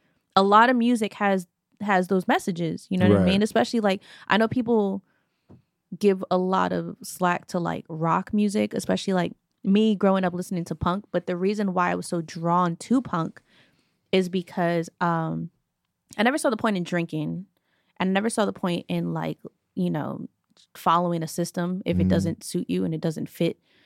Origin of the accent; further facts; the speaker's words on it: New York, United States; growing up in New York, you know Jewish people, you know Muslims, you know, like, you're around so many different people.